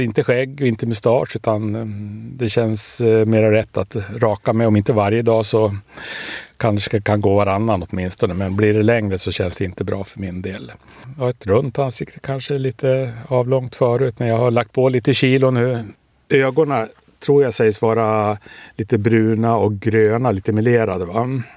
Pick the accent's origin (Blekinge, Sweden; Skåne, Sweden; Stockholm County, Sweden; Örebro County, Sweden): Blekinge, Sweden; Rönnby; vi hade en SSU-klubb ute på Rönnby där jag är uppvuxen då. Från 12-årsåldern tills jag flyttade hemifrån vid drygt 20-24.